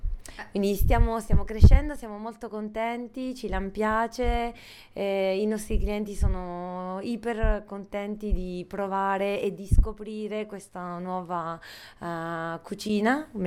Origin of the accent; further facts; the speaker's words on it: Cosenza, Calabria, Italy; moved away as an adult; now in Paris, France; Io sono di Cosenza.